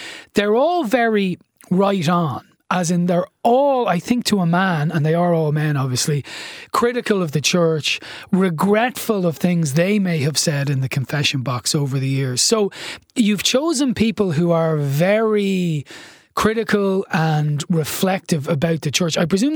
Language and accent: English; Ireland; which you and I share as probably a similar age, growing up in Catholic Ireland?